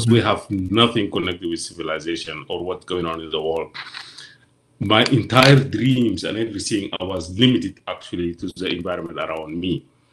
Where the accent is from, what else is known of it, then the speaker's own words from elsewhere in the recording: Darfur, Sudan; now in Europe; I end up into some troubles with the government because I'm from Darfur